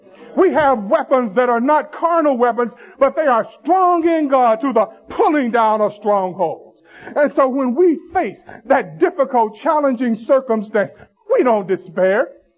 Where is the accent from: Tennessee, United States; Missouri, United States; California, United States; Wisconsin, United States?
Tennessee, United States; Most of you know I'm from Tennessee.